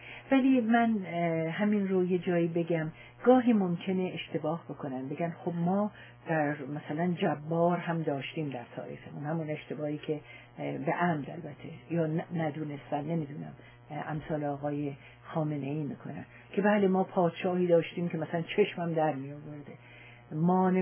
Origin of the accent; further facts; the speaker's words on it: Iran; من خودم به عنوان یک ایرانی پس از اینکه سرزمین هایی رو دیدم